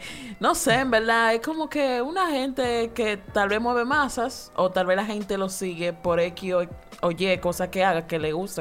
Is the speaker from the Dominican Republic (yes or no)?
yes; Dominican Republic; como dominicano estábamos acostumbrados a ver la televisión